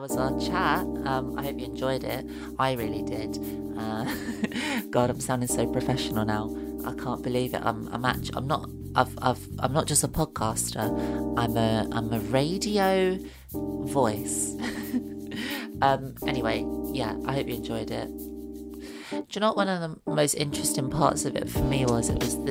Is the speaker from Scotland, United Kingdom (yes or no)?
no; Catford, London, United Kingdom; I was born and raised in Catford Town. So I can handle myself.